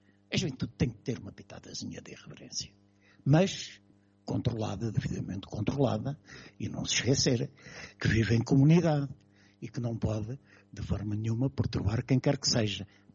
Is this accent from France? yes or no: no; Coimbra, Portugal; Eu nasci em Coimbra, vivi em Coimbra até ser...